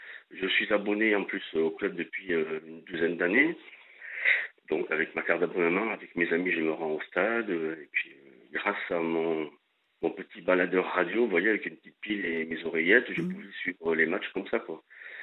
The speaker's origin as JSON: {"language": "French", "region": "Nouvelle-Aquitaine", "country": "France", "said": "depuis tout pitchoun, comme on dit chez nous au Pays Basque, tout pitchoun"}